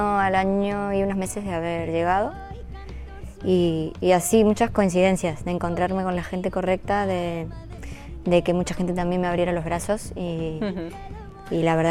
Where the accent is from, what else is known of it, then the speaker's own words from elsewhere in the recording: Mendoza, Argentina; now in Barcelona, Spain; Siempre desde casa, yo soy de Mendoza, de la provincia de Mendoza